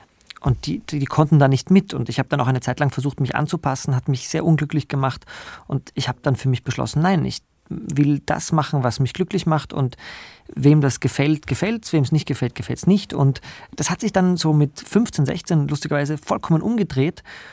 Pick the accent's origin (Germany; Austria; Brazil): Austria; Graz, Styria; das war auch für meine Heimatstadt Graz